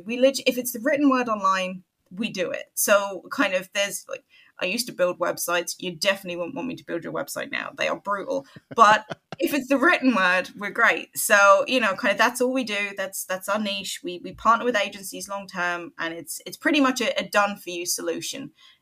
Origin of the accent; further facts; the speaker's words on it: Cambridge, East of England, United Kingdom; now in Ireland; It is Ireland after all. But originally from Cambridge, despite what my accent may may say.